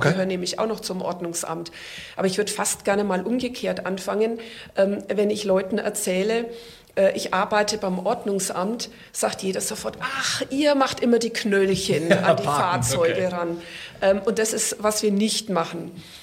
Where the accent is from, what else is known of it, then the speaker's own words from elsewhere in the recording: Nuremberg, Bavaria, Germany; Und mir hat es halt ganz gut gefallen, für meine Heimatstadt zu arbeiten. die ich auch sehr liebe.